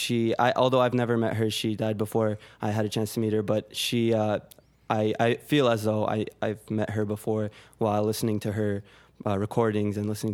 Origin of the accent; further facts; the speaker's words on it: United States; born there; I was born in America, but I don't know where I would be kind of without my Armenian culture and heritage.